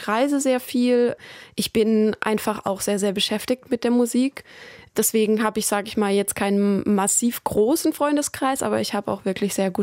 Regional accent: Germany; Ich bin Deutscher, geht's gar nicht. Bei uns ist keiner irgendwohin migriert.

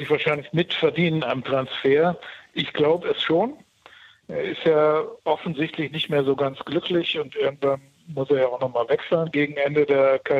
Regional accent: North Rhine-Westphalia, Germany; da ich selber ein Kind des Ruhrgebiets bin

